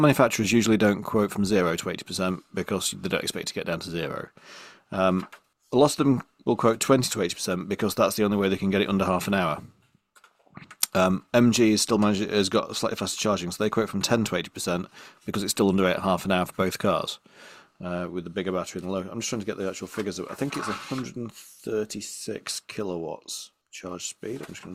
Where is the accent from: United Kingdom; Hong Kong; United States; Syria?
United Kingdom; Yorkshire and the Humber; and obviously I'm a Yorkshireman